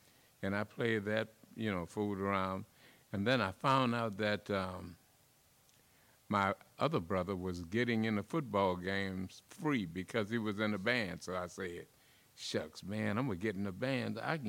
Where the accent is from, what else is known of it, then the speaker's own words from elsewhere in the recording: New Orleans, Louisiana, United States; I'm from New Orleans.